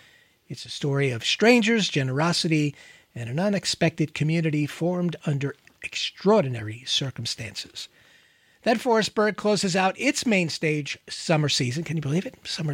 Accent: Damascus, Pennsylvania, United States; at Farm Arts Collective in Damascus, Pennsylvania, my hometown, they present another Jazz on the Farm.

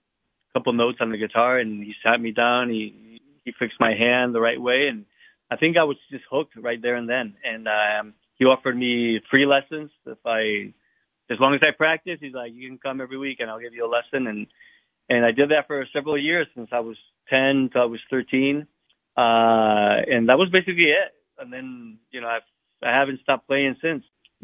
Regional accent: Madrid, Community of Madrid, Spain; So I grew up in Madrid, Spain, and there were always guitars around the house

